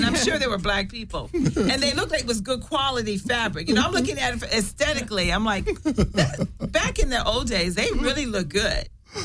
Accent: Los Angeles, California, United States; I live in South Central. I mean, I grew up in South Central and I still live in a black neighborhood.

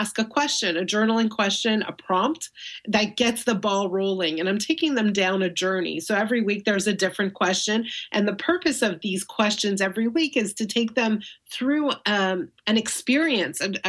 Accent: Canada; I'm Canadian. I say data.

